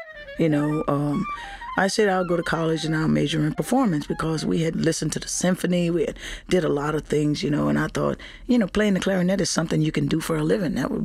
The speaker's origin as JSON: {"language": "English", "town": "New Orleans", "region": "Louisiana", "country": "United States", "tie": "born or raised there", "said": "I was born in the Treme, and, in the Treme, there's lots of music, but we live on St. Philip Street"}